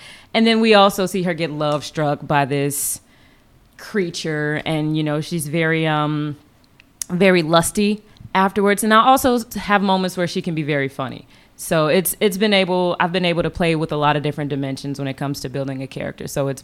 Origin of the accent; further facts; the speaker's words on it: Chicago, Illinois, United States; I'm originally from Chicago.